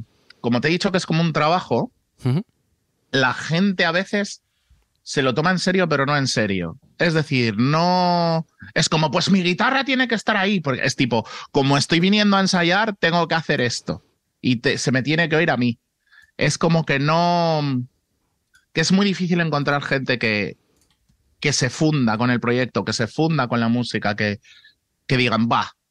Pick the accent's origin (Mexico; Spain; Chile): Spain; siendo español, llegas aquí de primeras y dices, ¿qué?